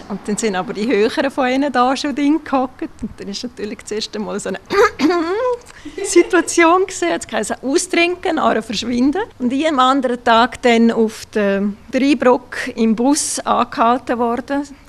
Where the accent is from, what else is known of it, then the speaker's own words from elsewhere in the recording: Sargans, St. Gallen, Switzerland; Ich bin seit 1998 da, in Sargans aufgewachsen, gerade direkt drüber rein. Und ja, ich bin hier daheim.